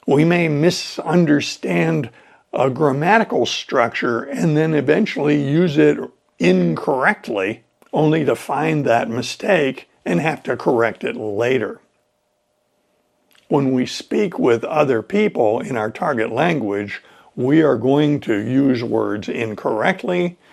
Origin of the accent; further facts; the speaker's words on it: United States; When I was growing up in the United States, quitting was considered a very negative behavior.